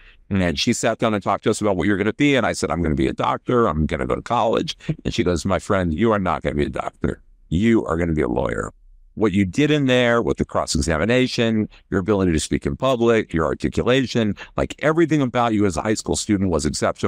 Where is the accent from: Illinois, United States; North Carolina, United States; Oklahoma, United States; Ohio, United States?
Ohio, United States; Dayton; I grew up in Dayton, Ohio, for the most part. I went to high school in Dayton, Ohio.